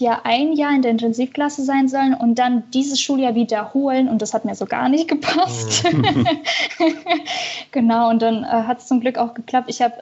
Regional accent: Russia; now in Germany; ich komme aus Russland.

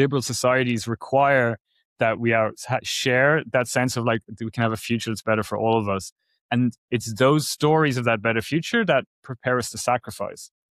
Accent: Ireland; growing up in Ireland, people weren't really very receptive to this story

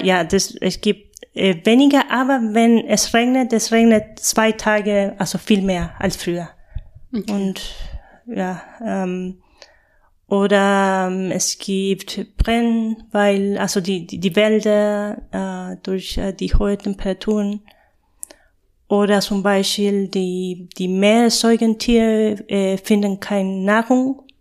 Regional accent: Chile; moved away as an adult; now in Berlin, Germany; ich komme aus Chile. Ich bin Agraringenieurin und ich bin nach Deutschland gekommen, um zu studieren. Und ja, ich bin geblieben von Berlin seit ein paar Jahren.

